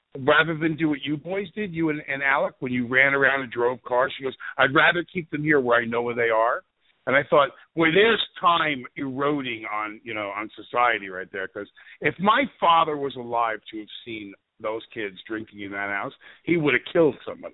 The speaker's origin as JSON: {"language": "English", "region": "New York", "country": "United States", "tie": "born or raised there", "said": "My dad was a high school football coach and a high school teacher in my hometown on Long Island."}